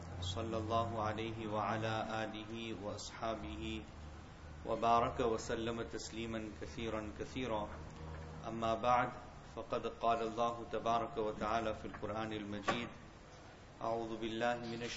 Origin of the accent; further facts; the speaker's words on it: Ladysmith, KwaZulu-Natal, South Africa; So I grew up in Ladysmith